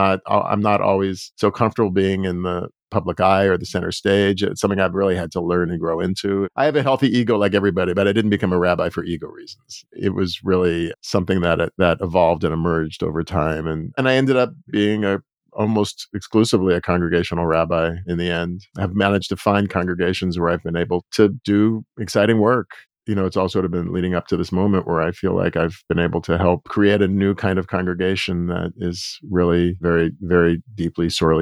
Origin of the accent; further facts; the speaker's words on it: Los Angeles, California, United States; I'm from Los Angeles, and I went to UCLA as an undergrad.